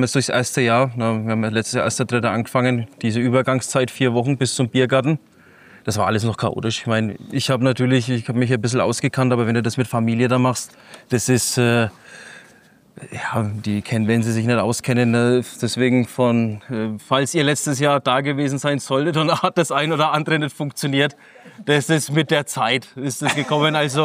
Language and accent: German; Bamberg, Bavaria, Germany; ich bin aufgewachsen in der Wunderburg. Ne? Und ich bin von der Burg auf die Burg.